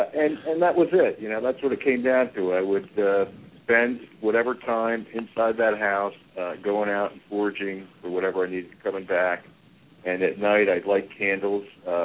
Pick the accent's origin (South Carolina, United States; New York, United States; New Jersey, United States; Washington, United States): New Jersey, United States; little place in Blairstown, New Jersey that I didn't know existed near my hometown, about 15 minutes from my hometown, actually